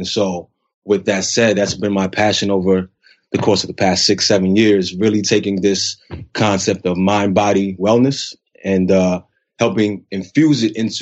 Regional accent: New York, United States; So I'm from New York originally, as you can probably tell by my accent, but went to Cornell University

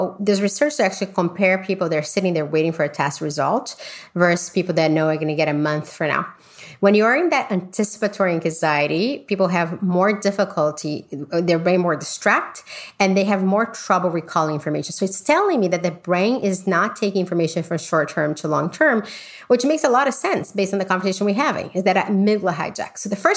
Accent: Brazil; I grew up in Brazil, we know that people come in and say, I have stomach pain.

